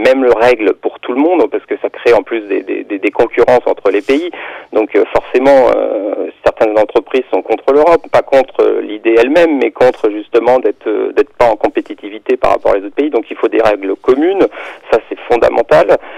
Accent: France; C'est vrai qu'on dit qu'on est français, mais on est surtout aussi européen.

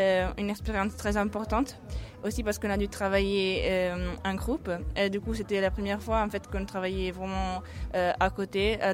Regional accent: Italy; French is a second language; par rapport au fait que je suis italienne

